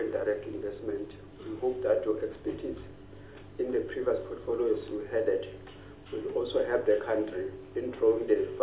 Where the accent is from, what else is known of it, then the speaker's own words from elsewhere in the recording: Free State, South Africa; Honorable Minister … from the Free State.